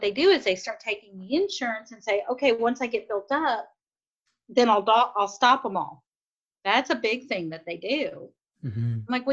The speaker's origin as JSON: {"language": "English", "region": "Texas", "country": "United States", "said": "I'm from Texas."}